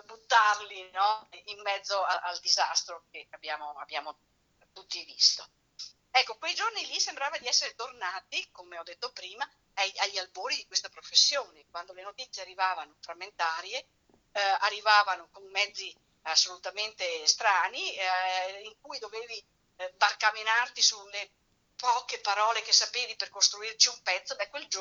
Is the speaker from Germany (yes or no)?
no; Lamon, Veneto, Italy; io sono di Lamon